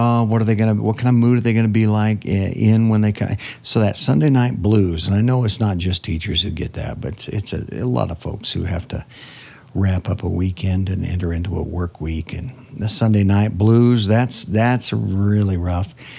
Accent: Nebraska, United States; Even though I grew up in Nebraska, we were kind of, it was kind of a transplanted thing into the Midwest.

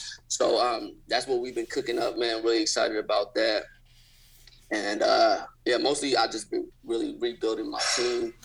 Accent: Sacramento, California, United States; even though I'm from Sacramento and it's a lot slower than LA, but my neighborhood was just active, right?

